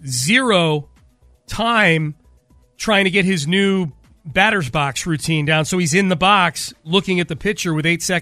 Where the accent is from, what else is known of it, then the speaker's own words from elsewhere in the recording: Connecticut, United States; I've not, because I'm from Connecticut.